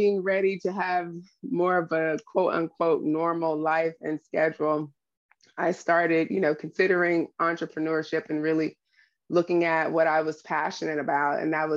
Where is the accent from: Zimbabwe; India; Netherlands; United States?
United States; Oakland, California; I'm from East Oakland, born and raised, I'm a Black woman.